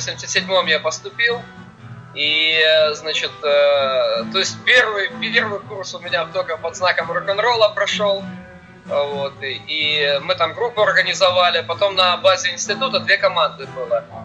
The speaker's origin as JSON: {"language": "Russian", "town": "Kharkiv", "region": "Kharkiv Oblast", "country": "Ukraine", "tie": "born or raised there", "lives_now": "United States", "said": "Я харьковчанин, мы земляки."}